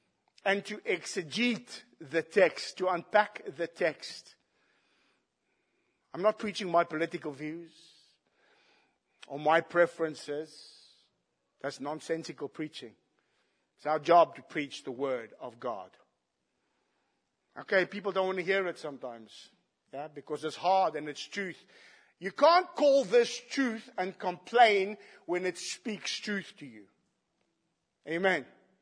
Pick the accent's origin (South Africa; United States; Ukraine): South Africa; I'm an Afrikaner and I come from South Africa.